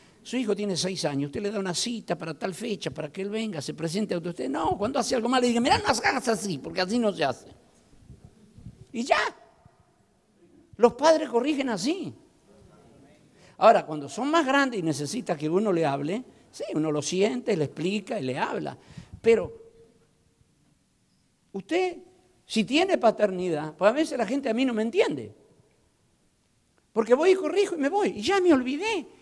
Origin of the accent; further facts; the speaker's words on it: Argentina; now in Miami, United States; Pero aquí yo soy argentino.